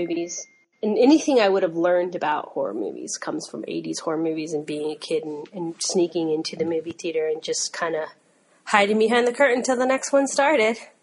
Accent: Utah, United States; And where I grew up in Utah, like this town, like we wouldn't get all the movies when they came out.

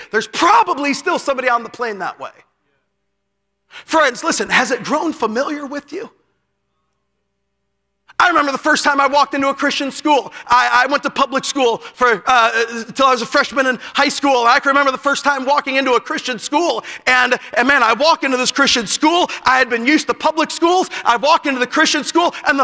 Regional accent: Chicago, Illinois, United States; Now I'm a city boy. I'm from Chicago.

